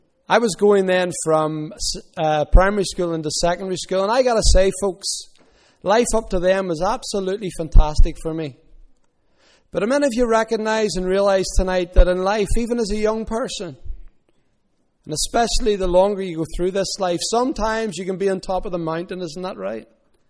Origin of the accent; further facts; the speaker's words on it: Belfast, Northern Ireland, United Kingdom; I grew up in East Belfast, in the shadow of the shipyard there, and also in the shadow of Glentoran Football Club